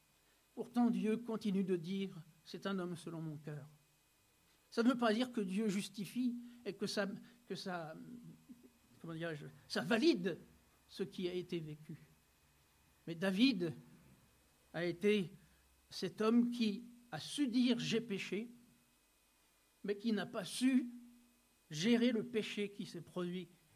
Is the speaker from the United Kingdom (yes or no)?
no; Normandy, France; Voilà, je viens de Normandie